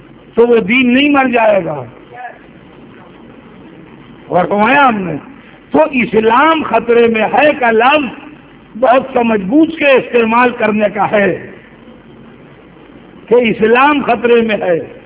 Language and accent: Urdu; India; چونکہ میں انڈین ہوں اس بہانے کہہ رہا ہوں کہ اگر ہندوستان کے سارے مسلمان مار ڈالے جائیں